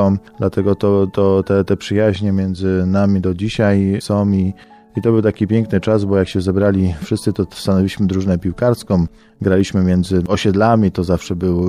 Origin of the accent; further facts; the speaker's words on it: Witaszyce, Greater Poland Voivodeship, Poland; tam wzrastałem i w Witaszycach dorastałem. Szkoła miałem bardzo blisko, kościół miałem bardzo blisko, bo mieszkam na ulicy Szkolnej.